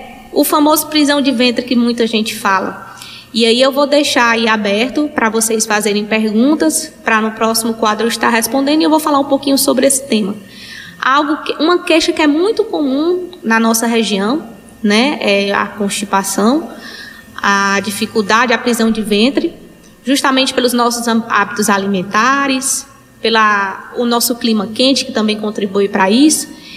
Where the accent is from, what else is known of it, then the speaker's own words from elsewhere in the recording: Picos, Piauí, Brazil; moved away as an adult; also born or lived in Teresina / Recife; sou natural de Picos, Piauí. Né? Fui fazer meus estudos, fui no ensino médio, morar em Teresina, onde eu fiz meu ensino médio, logo depois fiz minha faculdade. Terminando esse tempo de morada em Teresina, me aventurei ao Pernambuco, morei em Recife durante 4 anos